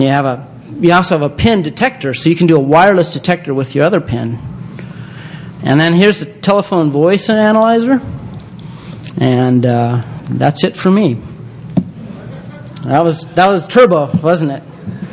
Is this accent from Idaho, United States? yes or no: yes; Boise, Idaho, United States; We're both from Boise here.